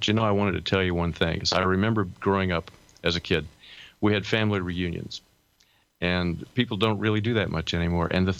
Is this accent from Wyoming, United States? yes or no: no; Atlanta, Georgia, United States; I'm from Atlanta, Georgia, and I've been teaching in this program for about almost 10 years.